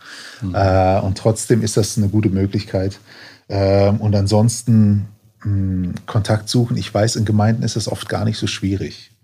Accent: North Rhine-Westphalia, Germany; ich komme aus dem Lipper Raum, und wir haben bei uns jetzt einiges an Bewegung.

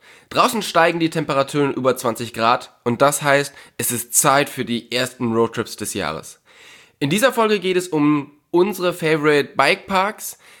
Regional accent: North Rhine-Westphalia, Germany; Und da ich ja aus dem Kölner, beziehungsweise zwischen Köln und Ruhrpott herkomme, wo man mit 1000 Leuten gleichzeitig fährt

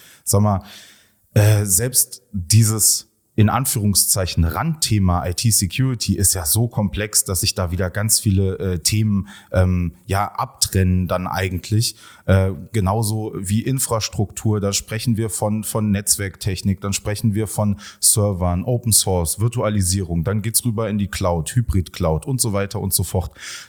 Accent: Rhineland, Germany; Ich komme aus dem Rheinland

